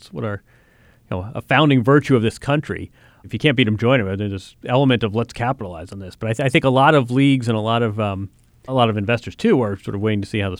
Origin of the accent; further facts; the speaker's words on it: Midwest, United States; That was a friend I grew up with in the Midwest